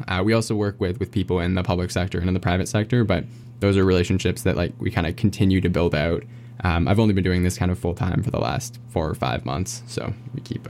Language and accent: English; Toronto, Ontario, Canada; moved away as an adult; I'm initially from Toronto. I moved out to the West Coast to study